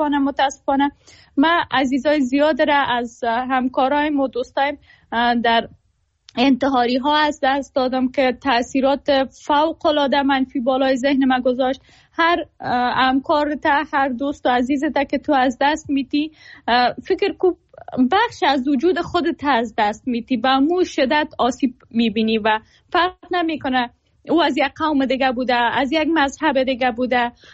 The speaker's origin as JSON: {"language": "Persian", "country": "Afghanistan", "tie": "born or raised there", "said": "زاده جنگ و بزرگ شده جنگ. زمانی که خب متولد شدیم نسبتاً امنیت در افغانستان بود"}